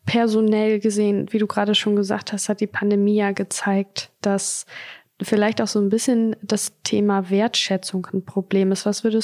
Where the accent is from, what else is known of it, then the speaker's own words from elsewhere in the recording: Haselünne, Lower Saxony, Germany; born there; also born or lived in Dortmund; ich bin 26 Jahre alt und Regionalmanagerin beim Zweckverband Erholungsgebiet Hasetal. Ich bin hier in Haselünne geboren, war dann für meine Ausbildung in Dortmund und bin jetzt zurückgekommen. Und hier möchte ich auch bleiben.